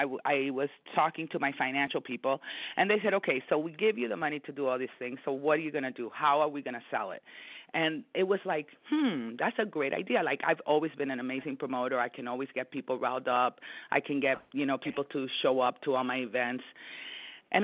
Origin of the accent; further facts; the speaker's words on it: New York, United States; now in Los Angeles, United States; because I'm a New Yorker, and everything I am is because of my upbringing in New York.